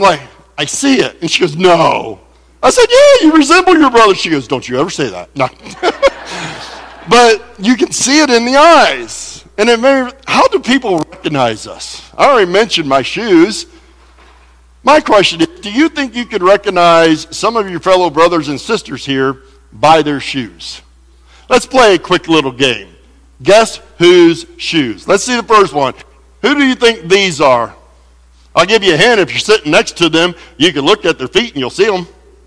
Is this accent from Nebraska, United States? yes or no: no; Ohio, United States; He said, are you from here? I said, no, I'm from Ohio.